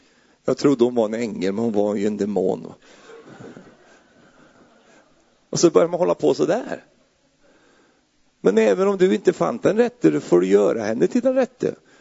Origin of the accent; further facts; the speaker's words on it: Sweden; vi brukar säga så här i Sverige, det är jobbar som säger det, men jag är ju svensk då.